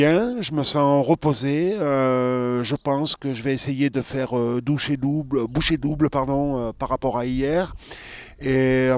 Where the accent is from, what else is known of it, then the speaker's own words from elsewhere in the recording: Nyons, Auvergne-Rhône-Alpes, France; also born or lived in Vaison-la-Romaine; j'habite à Nyons, j'ai toujours habité à Nyons, je suis né à Vaison et ça fait 44 ans que j'habite à Nyons.